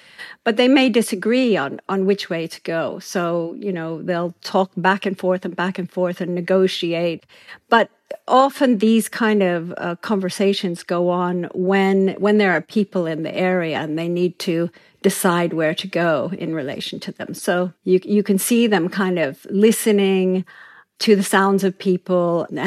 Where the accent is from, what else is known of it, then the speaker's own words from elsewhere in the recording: Kenya; We grew up in Kenya, and Amboseli was one of the places we used to go on safari on school holidays.